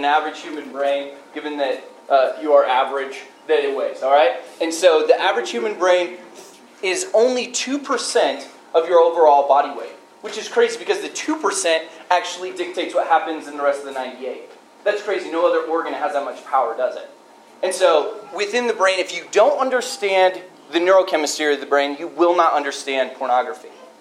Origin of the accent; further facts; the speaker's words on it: Wyoming, United States; I just so happened to be home alone on the ranch where I grew up in Wyoming.